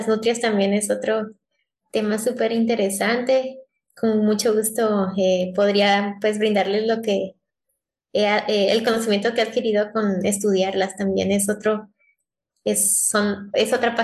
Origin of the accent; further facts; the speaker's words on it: Guatemala; investigación no solamente en Guatemala, sino en otros lados, ¿verdad? Obviamente, pues sí quiero hacer cosas en mi país.